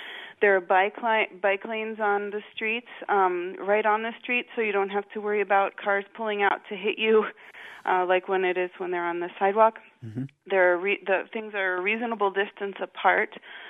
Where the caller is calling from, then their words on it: Brest, Brittany, France; I'm calling from Brittany, just outside of Brest on the west coast.